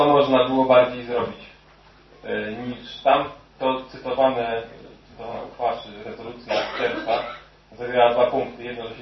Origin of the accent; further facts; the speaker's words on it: Warsaw, Masovian Voivodeship, Poland; now in Poronin, Poland; Mieszkam od niedawna w Poroninie. Pochodzę z Warszawy